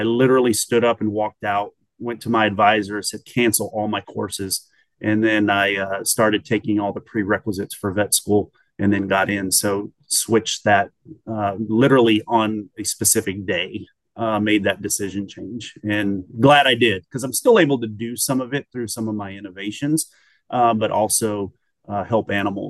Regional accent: Hebbronville, Texas, United States; also born or lived in Falfurrias; Yeah, I'm a Texas boy. I was born down in South Texas, Falfurrias.

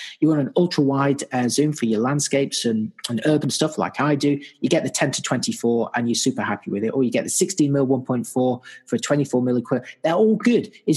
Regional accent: United Kingdom; also born or lived in New Zealand; some of you know, I'm obviously British. You probably recognize the accent. I live in Great Britain at the moment.

